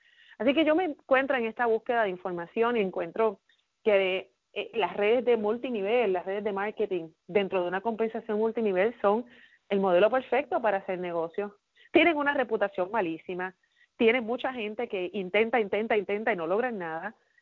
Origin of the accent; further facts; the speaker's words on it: Puerto Rico; moved away as an adult; also born or lived in New York; now in United States; yo me mudé de Puerto Rico buscando esa libertad y buscando esos mejores beneficios, buscando esos mejores trabajos.